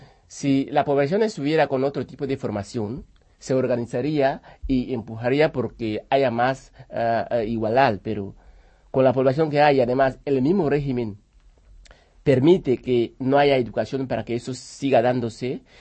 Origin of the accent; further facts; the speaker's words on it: Equatorial Guinea; moved away as an adult; yo nací en Guinea, estuve ahí hasta 40 y pico.